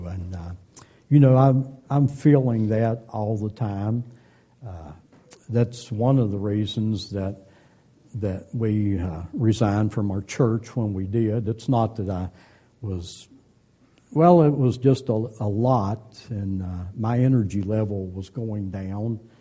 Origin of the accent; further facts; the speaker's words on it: West Virginia, United States; moved away as an adult; I'm a country boy. I grew up in Boone County, West Virginia, up in the head of a holler.